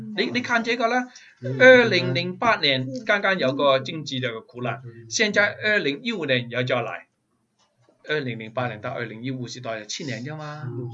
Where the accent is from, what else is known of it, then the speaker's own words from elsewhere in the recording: China; now in Canada; 如果不是加拿大这个国家愿意打开给我们能够移民来，我们没有今天